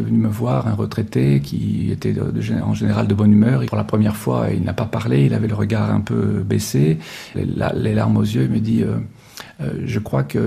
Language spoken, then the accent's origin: French; France; born there; Je suis né moi en France. Mes parents sont grecs et ont immigré dans les années 50.